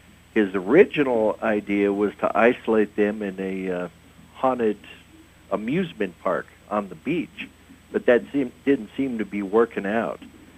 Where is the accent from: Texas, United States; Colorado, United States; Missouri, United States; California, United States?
Colorado, United States; Denver; now in Estes Park, United States; I moved up here 8 years ago. I grew up in Denver, so I didn't come too far.